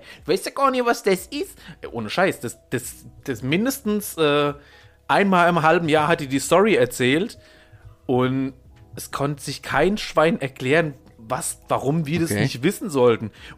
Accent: Bavaria, Germany; Bei uns in Unafranke sind die grün.

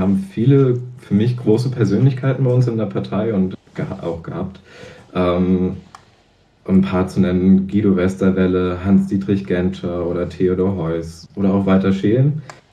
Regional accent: Zingst, Mecklenburg-Vorpommern, Germany; von Usedom nach Rügen und dann nach Zingst, da wo ich herkomme

